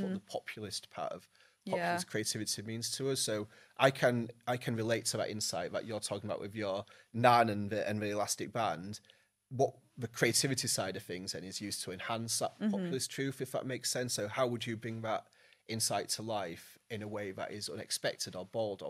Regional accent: England, United Kingdom; now in London, United Kingdom

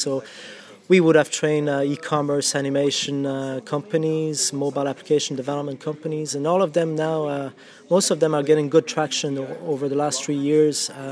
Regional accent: Quebec City, Quebec, Canada; now in Ireland; Yeah, I'm from Quebec City in Canada.

